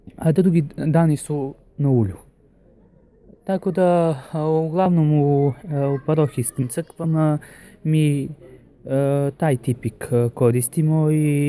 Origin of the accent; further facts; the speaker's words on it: Serbia; moved away; ja sam iz Srbije, to sam zaboravio da kažem, ja sam rođen u Srbiji i živeo sam, moji roditelji i cela moja familija je u Srbiji ostala, jedino sam ja napustio Srbiju. Bio sam do 2010.